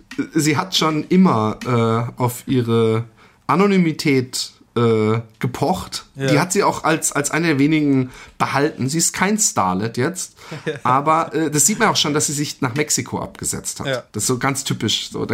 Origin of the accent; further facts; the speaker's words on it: Mannheim, Baden-Württemberg, Germany; Wir sind aus dem Raum Mannheim, Heidelberg, Süddeutschland.